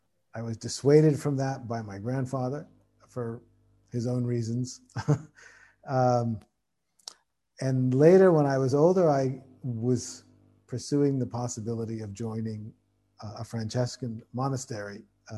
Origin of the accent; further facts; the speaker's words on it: United States; And my own background is that I'm American. I'm a second generation Portuguese American.